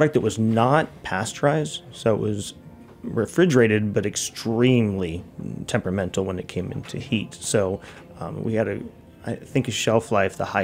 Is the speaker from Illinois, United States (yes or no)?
no; Half Moon Bay, California, United States; Yeah, I grew up in Half Moon Bay